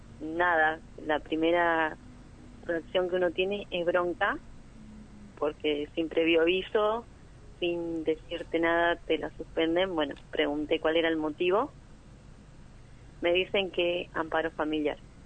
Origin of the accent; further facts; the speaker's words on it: Recreo, Santa Fe, Argentina; Además, cuento con el gasto de traslados a la ciudad de Santa Fe, yo soy de Recreo